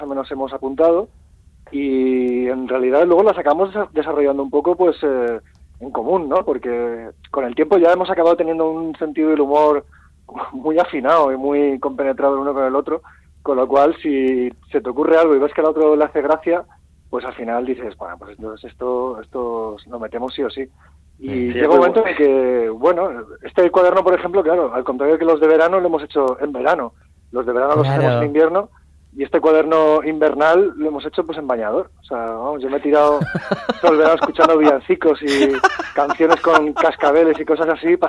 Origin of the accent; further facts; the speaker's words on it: Elche, Valencian Community, Spain; yo soy de Elche y vivo en Barcelona, y de que no voy a poder volver a casa por Navidad.